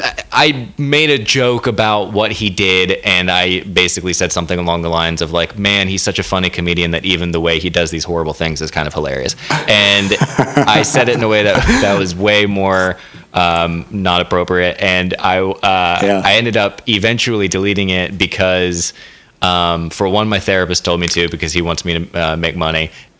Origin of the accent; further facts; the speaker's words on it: Florida, United States; And I wrote a joke where I say I was in Florida. I'm from Florida.